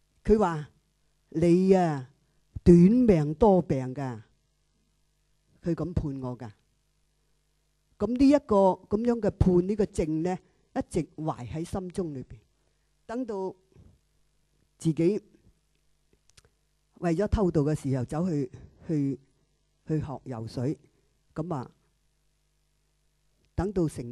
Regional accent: China; born there; 我不是在香港出生的，我在中国出生，是七几年就开始打算计划偷渡

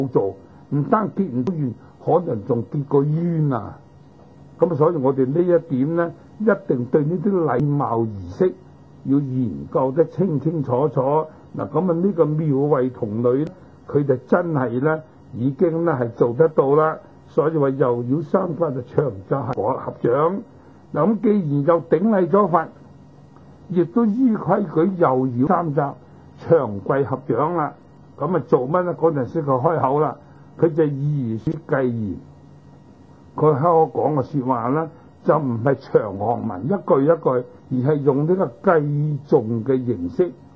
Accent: China; 咁我哋中國人呢，所謂文人嘅品性啊，唔鍾意繁複嘅，唔鍾意長篇大論，越簡單越好

